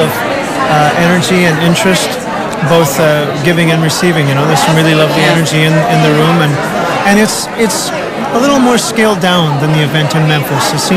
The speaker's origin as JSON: {"language": "English", "town": "Vancouver", "region": "British Columbia", "country": "Canada", "said": "I'm from Vancouver, Canada."}